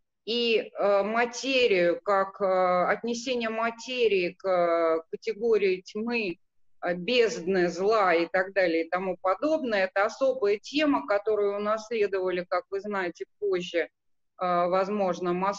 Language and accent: Russian; Armenia; Ну, это самое, выступлю как вульгарная армянка.